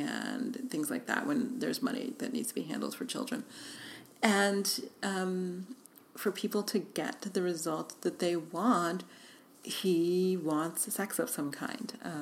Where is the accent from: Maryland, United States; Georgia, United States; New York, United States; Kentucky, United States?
New York, United States; New York City; now in Los Angeles, United States; I didn't grow up driving because I grew up in New York City, so driving, having to drive is a challenge